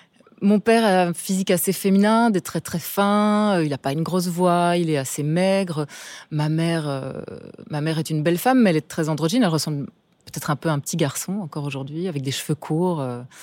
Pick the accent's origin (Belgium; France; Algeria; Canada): Belgium; Ottignies, Wallonia; born there; Alors moi je suis belge, je suis née en Belgique, dans une petite ville qui s'appelle Ottigny, qui n'a qu'un hôpital et une gare en fait, en gros.